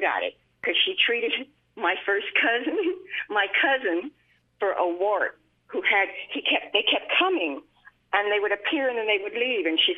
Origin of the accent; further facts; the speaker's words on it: Lafayette, Louisiana, United States; now in Mississauga, Canada; I now live in Canada, but I'm from Lafayette.